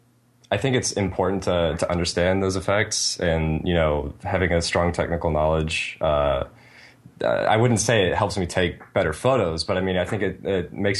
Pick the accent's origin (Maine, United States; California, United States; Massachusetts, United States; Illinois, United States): Illinois, United States; Chicago; I am from Chicago, Chicago.